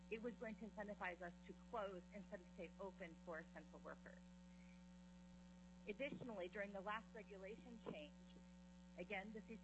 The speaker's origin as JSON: {"language": "English", "town": "Anchorage", "region": "Alaska", "country": "United States", "said": "I'm from Anchorage and the Executive Director of Hillcrest Children's Center"}